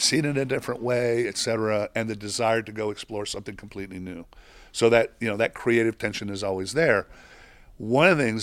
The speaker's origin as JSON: {"language": "English", "country": "Mexico", "tie": "born or raised there"}